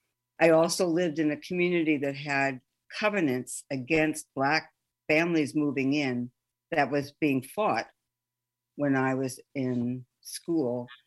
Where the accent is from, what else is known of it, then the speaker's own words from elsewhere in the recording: Cleveland, Ohio, United States; And I grew up in Cleveland, Ohio, in a Jewish family.